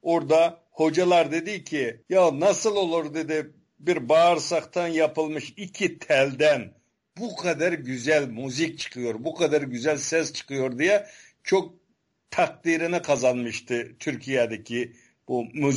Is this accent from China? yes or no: yes; Kashgar, Xinjiang, China; Ben de Kaşgar'danım.